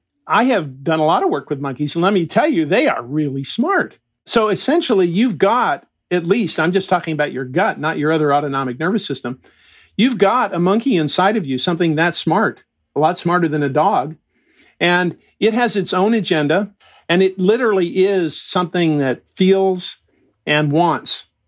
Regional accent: California, United States; I grew up in the Mojave Desert. I had horses and guns

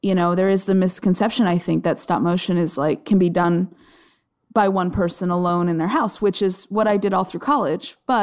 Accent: Arizona, United States; I grew up in Arizona where you don't, like, the idea of doing something creative as a job is, like, absurd.

